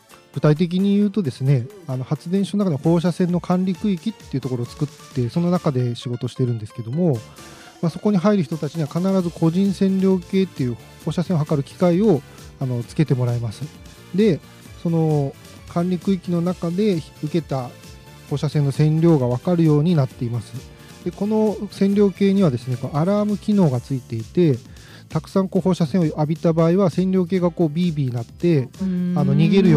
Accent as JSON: {"language": "Japanese", "region": "Fukuoka", "country": "Japan", "lives_now": "Tokai, Japan", "said": "で、私出身は福岡なんですけど、原電に就職した後は東海村の方にやってきました。"}